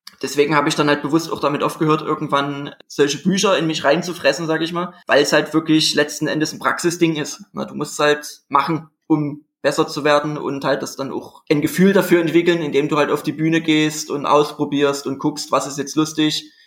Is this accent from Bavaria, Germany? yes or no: no; Dresden, Saxony, Germany; hallo. Und ich komme aus Dresden. Schon immer hier gewohnt, gelebt, aufgewachsen. Sehr schöne Stadt.